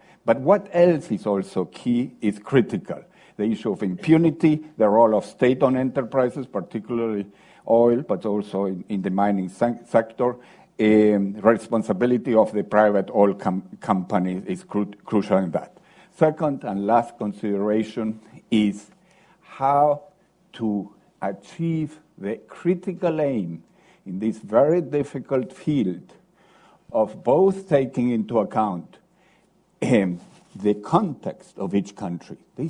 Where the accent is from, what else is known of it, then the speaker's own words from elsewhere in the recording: Chile; I come from Chile and Latin America. We have had our challenges, but we've made progress.